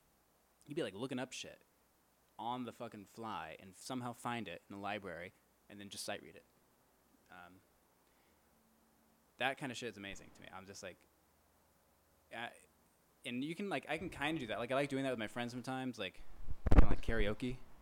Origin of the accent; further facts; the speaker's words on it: Georgia, United States; cause I grew up partly in Georgia, where my dad was one of the main ballet teachers at the Atlanta Ballet School.